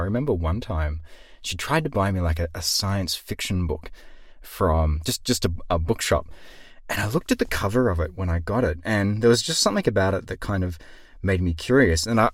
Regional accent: Australia; accent: cultivated Australian; there's actually a thing called cultivated Australian accent. And for me, it came from picking up pronunciation cues a little bit from media, and so shifting a little bit towards the US

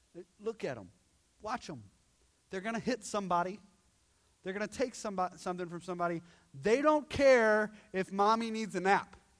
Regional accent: Baltimore, Maryland, United States; Now, I know if I asked that in my hometown of Baltimore, there would be somebody that would go, I think people are good!

